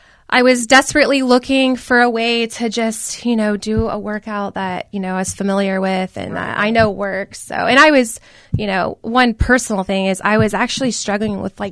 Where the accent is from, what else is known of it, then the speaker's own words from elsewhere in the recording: Naples, Florida, United States; now in Orlando, United States; And I started in my hometown, Naples.